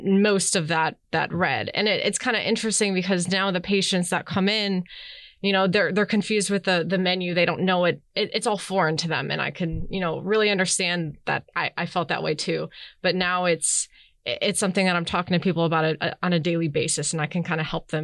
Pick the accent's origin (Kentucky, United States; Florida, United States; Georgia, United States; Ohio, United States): Ohio, United States; Cleveland; now in Pittsburgh, United States; So I grew up in Cleveland. So just a drive down the turnpike. Yep. I moved to Pittsburgh when I went to University of Pittsburgh for pharmacy school, and it's pretty much been my new home ever since.